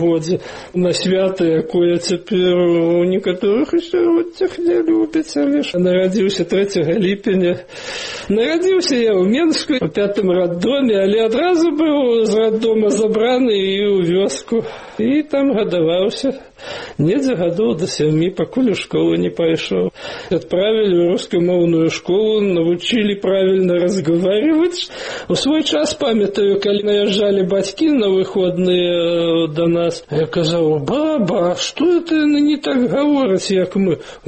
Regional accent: Belarus; Вот я белорус

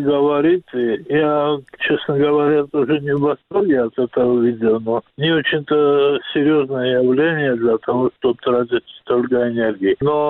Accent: Georgia; Чему удивляемся все мы? Даже это мы, грузины?

